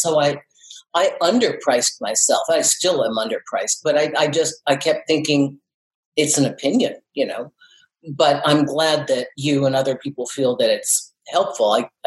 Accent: Minnesota, United States; I mean, you know, I grew up in Minnesota.

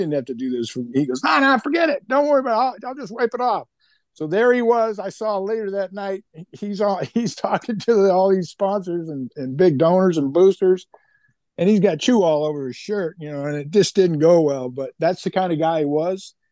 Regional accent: California, United States; now in Michigan, United States; I'm from California. Nobody comes to visit me in Michigan.

